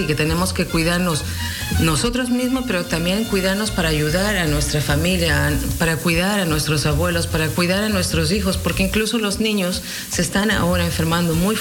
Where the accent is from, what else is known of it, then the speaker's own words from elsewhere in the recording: Ecuador; Yo vengo de Ecuador.